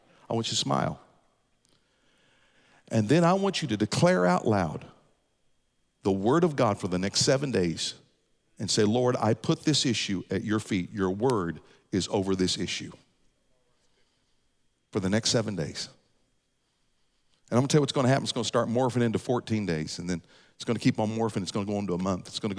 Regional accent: United States; That somehow I deserve this because I'm an American.

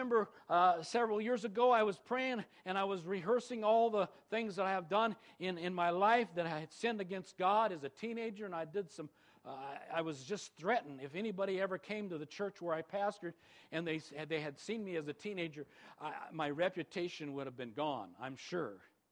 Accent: England, United Kingdom; now in United States; I don't have a television, but I have Netflix, and I have a means of getting to English. I'm an Englishman.

